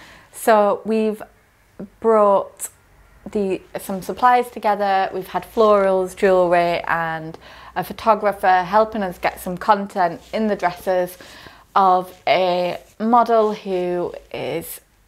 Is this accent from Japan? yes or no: no; Wales, United Kingdom; No, we're from Wales.